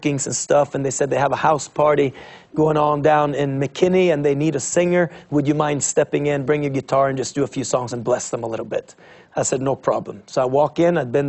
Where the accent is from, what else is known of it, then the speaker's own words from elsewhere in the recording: Norway; I said, I'm from Norway and you don't know me.